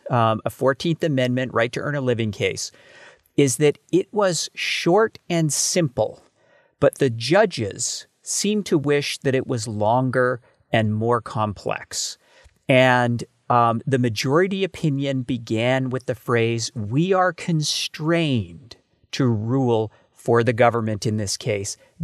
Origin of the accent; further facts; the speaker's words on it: Canada; And as a Canadian, we didn't particularly care about getting a tan.